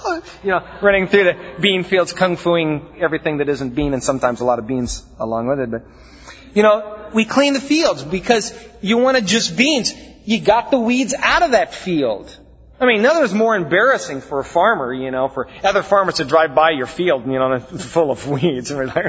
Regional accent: Iowa, United States; Now again, growing up in Iowa, it wasn't like here.

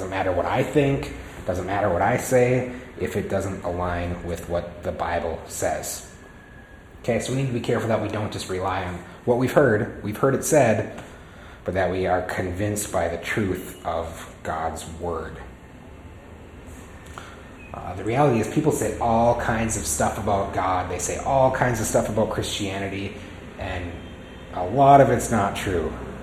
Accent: United States; now in Philippines; Interesting being an American here in the Philippines

